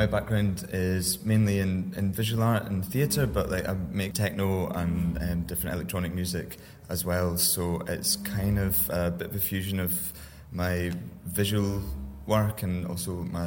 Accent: Glasgow, Scotland, United Kingdom; I'm from Glasgow

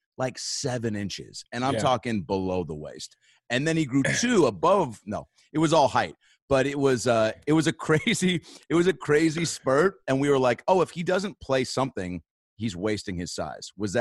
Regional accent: Shoreline, Washington, United States; I'm from Shoreline. I don't know how well you know the area since you got here.

